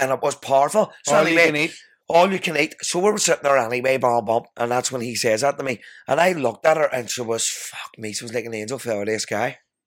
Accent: Ireland; I'm an Irish man, you're an Irish man.

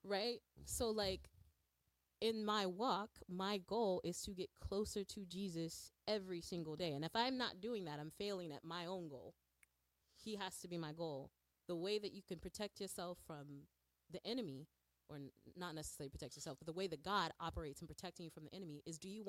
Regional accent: Illinois, United States; Until my home state of Illinois came with it.

